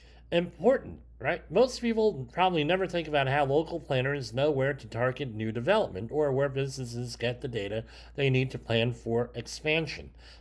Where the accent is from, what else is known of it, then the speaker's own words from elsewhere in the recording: New York, United States; also born or lived in New Jersey; I'm from New Jersey. I'm from Rockland County, New York.